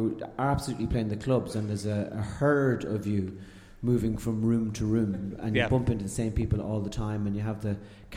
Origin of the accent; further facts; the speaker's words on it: Ireland; As an Irishman